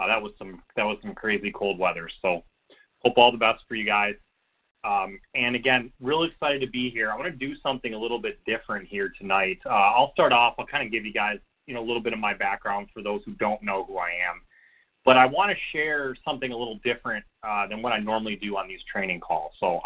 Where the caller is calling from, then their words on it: Brighton, Michigan, United States; I come to you from Brighton, Michigan, where it is currently freezing